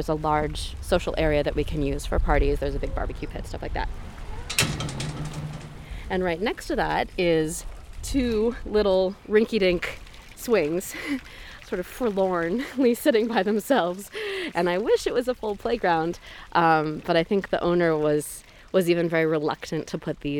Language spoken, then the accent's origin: English; Palo Alto, California, United States; they know that I grew up in Palo Alto or went to Yale or work at Google